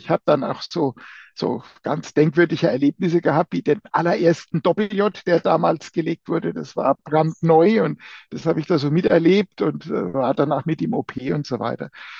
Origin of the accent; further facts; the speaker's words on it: Rhineland-Palatinate, Germany; accent: Palatinate; ich bin Pfälzer, wie man vielleicht an dem dezenten Akzent hört, und bin im Studium im Saarland gelandet, so benachbartes Feindesland, ne?